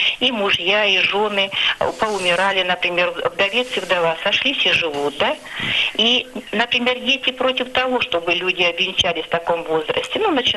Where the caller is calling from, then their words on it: Serpukhov, Moscow Oblast, Russia; я из Серпухова.